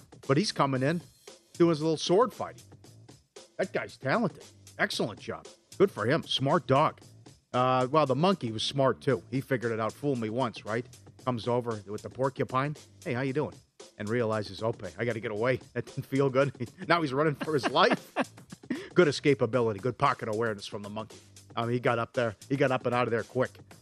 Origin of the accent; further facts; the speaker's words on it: St. Cloud, Minnesota, United States; My hometown, St. Cloud, Minnesota.